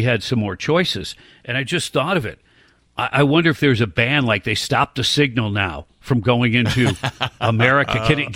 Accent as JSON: {"language": "English", "town": "Detroit", "region": "Michigan", "country": "United States", "tie": "born or raised there", "said": "That makes me think, you know, I grew up in Detroit."}